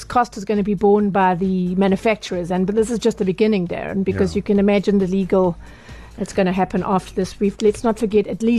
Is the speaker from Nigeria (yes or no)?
no; South Africa; I suppose we as South African consumers should be grateful